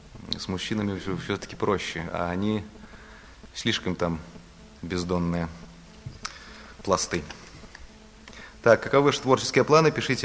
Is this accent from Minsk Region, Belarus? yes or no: no; Orsha, Vitebsk Region, Belarus; Кстати, я под Оршей родился, я из Дубровинского района.